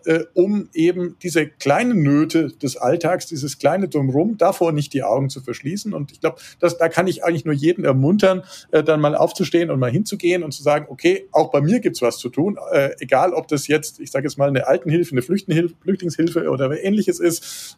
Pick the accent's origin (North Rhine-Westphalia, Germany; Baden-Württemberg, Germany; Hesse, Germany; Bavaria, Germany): Bavaria, Germany; Würzburg; moved away as an adult; Also ich bin gebürtiger Würzburger, ich bin auch aufgewachsen da in der Gegend und bin später mal aus persönlichen Gründen Richtung München gezogen, hatte dort auch meine Firma